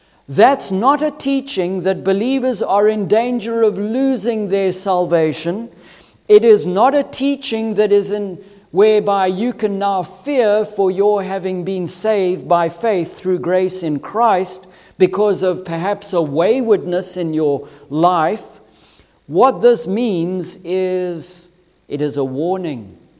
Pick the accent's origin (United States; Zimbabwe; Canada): Zimbabwe; I remember growing up in Zimbabwe, and on a Sunday you would find churches meeting under trees.